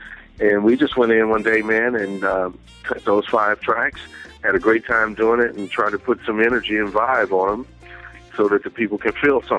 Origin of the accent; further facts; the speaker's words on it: Kansas City, United States; For me, I grew up in Kansas City